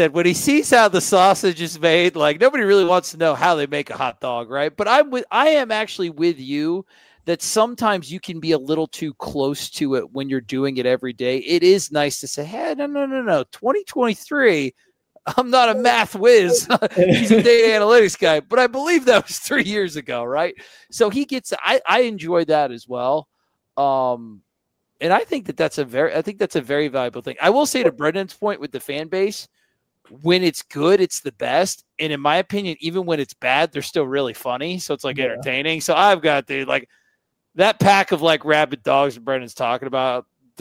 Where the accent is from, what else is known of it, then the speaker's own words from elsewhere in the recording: Cocoa Beach, Florida, United States; Well, I'm from Cocoa Beach myself. Home of a little man named Kelly Slater.